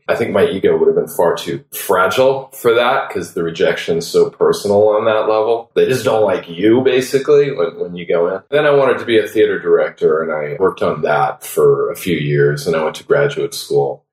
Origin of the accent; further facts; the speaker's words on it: Los Angeles, California, United States; Well, gosh, I grew up in Los Angeles. … who wrote I Am Legend and Shrinking Man